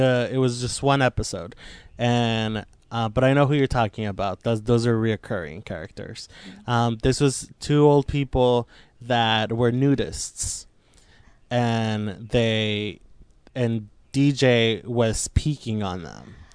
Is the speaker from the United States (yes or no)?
yes; New Mexico, United States; in my neighborhood where I grew up in New Mexico, about five or six houses down, there was a house made out of like just garbage.